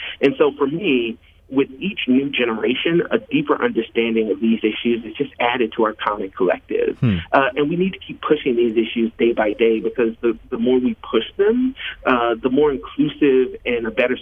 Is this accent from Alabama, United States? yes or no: yes; Alabama, United States; But I am from Alabama originally. That's my home state, Roseide. So I come from a rural area, and I was born and raised around rural areas.